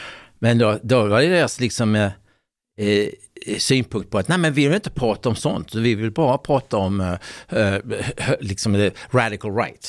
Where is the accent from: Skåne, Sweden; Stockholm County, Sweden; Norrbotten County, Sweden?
Skåne, Sweden; Helsingborg; born there; Jag var född i Helsingborg.